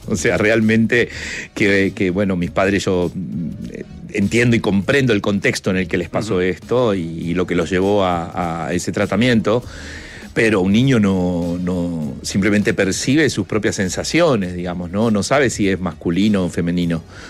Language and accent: Spanish; La Unión, Los Ríos, Chile; born there; yo nací en La Unión